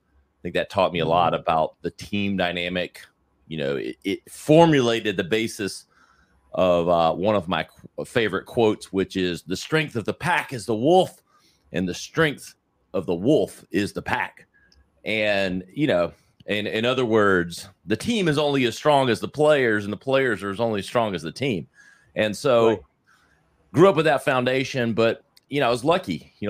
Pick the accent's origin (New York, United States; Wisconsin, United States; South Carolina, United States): South Carolina, United States; I'm a Southern boy, born and raised in South Carolina.